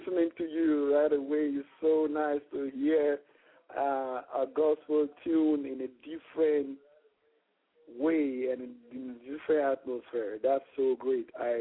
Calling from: France; I'm calling from Paris, Lyon, right now. And I actually based in Canada, Toronto, Canada.

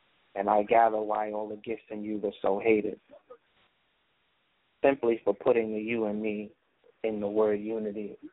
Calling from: Brooklyn, New York, United States; calling from Brooklyn, New York.

